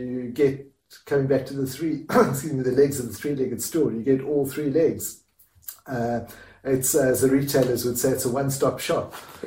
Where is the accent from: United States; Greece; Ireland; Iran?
Ireland; I don't sound it, but I'm actually Irish